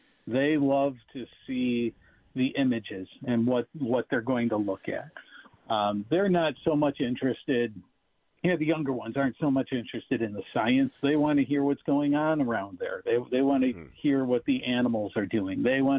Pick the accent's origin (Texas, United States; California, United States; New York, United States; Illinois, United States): New York, United States; Tonawanda; But I have just been doing this since my days growing up in Tonawanda, being the kid on the driveway with the telescope.